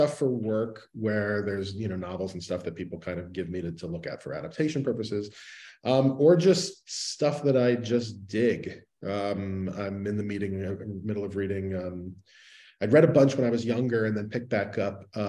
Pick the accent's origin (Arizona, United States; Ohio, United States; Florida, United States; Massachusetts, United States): Florida, United States; Miami; I'm from Miami. I live in Southern California.